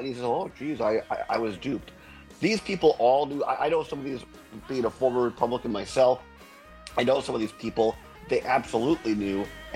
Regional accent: Richland Center, Wisconsin, United States; Well, there is a guy I do know well because we grew up together in Richland Center.

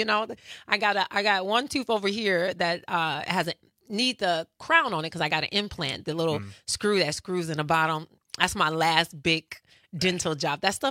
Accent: Midwest, United States; I'm from the Midwest, but something about me just cannot do fake and inauthentic.

